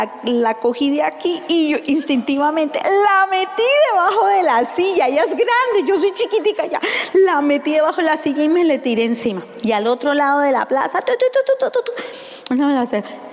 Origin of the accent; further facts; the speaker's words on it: Colombia; Yo vengo de Colombia. Nosotros venimos de Colombia. Un país golpeado por muchas situaciones.